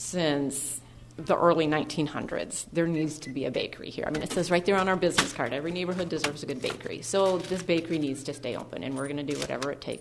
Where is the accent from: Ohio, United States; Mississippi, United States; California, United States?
Ohio, United States; Dayton; I really liked growing up in Old North Dayton. We lived just two blocks away from the bakery.